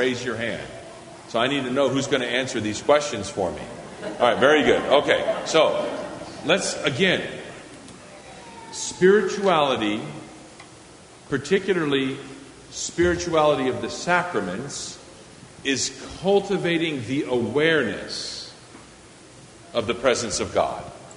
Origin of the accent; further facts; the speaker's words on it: Austin, Texas, United States; also born or lived in California; Most of my life, I was born in California, but I lived most of my life in Austin, Texas.